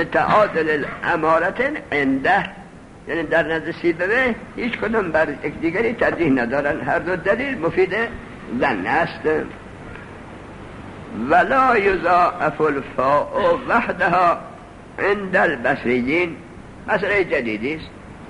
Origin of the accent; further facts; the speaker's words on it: Afghanistan; moved away; از بشت که ما از افغانستان آمدیم نجف،